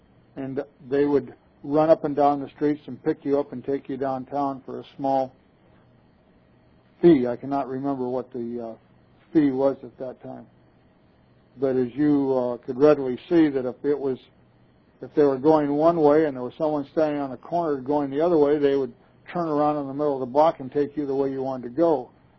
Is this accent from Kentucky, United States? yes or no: no; Long Beach, California, United States; In the early days of my life, I was born in North Long Beach. There were no sidewalks.